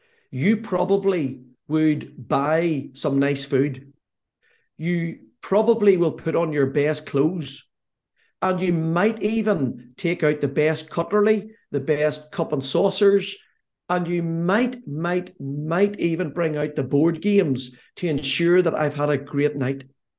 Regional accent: Belfast, Northern Ireland, United Kingdom; They asked where I was from. I said I was from Belfast.

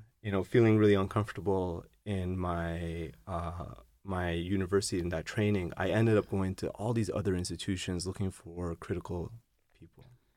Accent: Germany; also born or lived in Canada; So I was born in Canada. I grew up in Germany, you know

